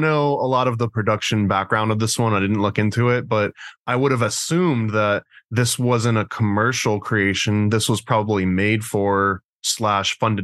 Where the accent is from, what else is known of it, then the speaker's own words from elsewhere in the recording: United States; I mean, I'm paranoid American, and I'm always big in the conspiracy theories.